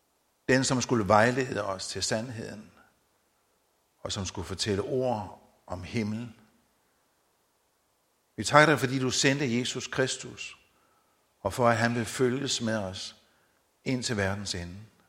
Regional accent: Odense, Region of Southern Denmark, Denmark; så er jeg odenseaner. Og normalt er det ikke sådan et plusord herovre i Vestjylland. Så med det samme, der siger jeg gerne, at min farmor kom altså fra Vestjylland.

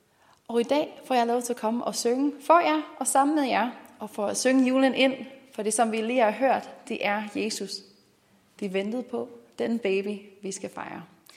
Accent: Minnesota, United States; now in Denmark; og jeg har boet i Danmark i 15 år nu. Men jeg kommer fra USA, en lille stat, faktisk ikke så lille, den er 5 gange så stor som Danmark. Den stat, hvor jeg kommer fra, hedder Minnesota, som er op til grænsen til Canada.

